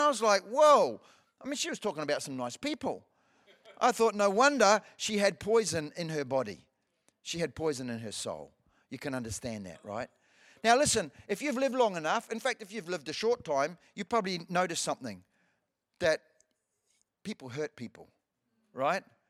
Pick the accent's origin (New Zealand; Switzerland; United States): New Zealand; I went back to my hometown in New Zealand.